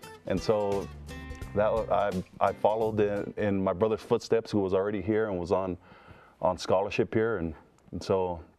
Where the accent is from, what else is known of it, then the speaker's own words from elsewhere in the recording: American Samoa; And as a young kid growing up in Samoa, if you were LDS